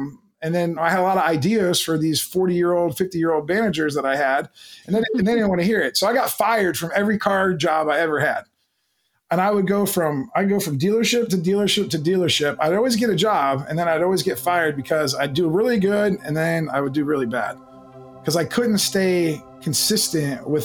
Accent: Canton, Ohio, United States; I grew up in the Midwest in Canton, Ohio.

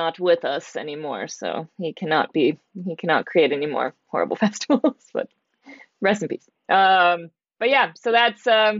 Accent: Portland, Oregon, United States; also born or lived in Spokane, Washington; So I grew up in the Pacific Northwest. I was born in Portland, Oregon. I'm a Portland girl, and lived in Spokane, Washington for a long time.

